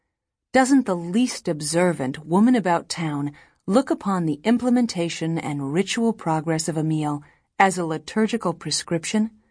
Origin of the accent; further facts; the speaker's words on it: France; I was, however, born and raised in France, and with two good eyes, I've been observing the French for a lifetime.